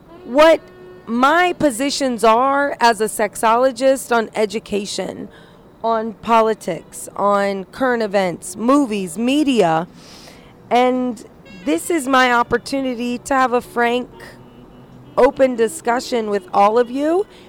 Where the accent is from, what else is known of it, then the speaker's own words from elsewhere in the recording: Indiana, United States; Yes, I am biracial. I'm black and white. I was raised in Indiana. And, you know, I grew up in a trailer park